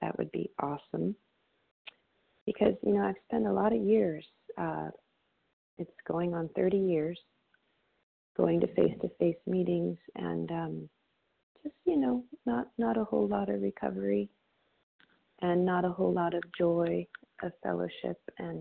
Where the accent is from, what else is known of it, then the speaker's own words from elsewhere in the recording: Monterey, California, United States; When I first came to OA in 1988, in my hometown here of Monterey, California